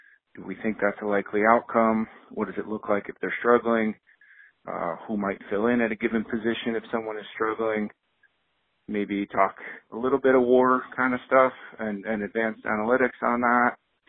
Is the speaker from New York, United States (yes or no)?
yes; Long Island, New York, United States; now in New Jersey, United States; born and raised in Long Island, now living in Jersey, longtime hardcore Mets fan.